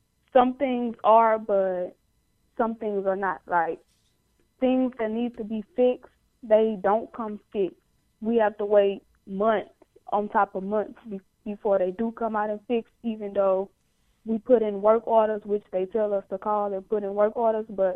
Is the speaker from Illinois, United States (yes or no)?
yes; East St. Louis, Illinois, United States; because I was born and raised in East St. Louis, and I'm still here, obviously.